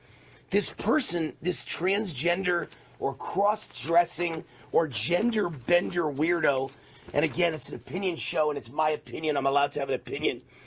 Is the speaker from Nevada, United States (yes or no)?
yes; Las Vegas, Nevada, United States; I'm from Vegas, I'm sorry to say that, but all the weirdos on the national scene seem to be from Vegas.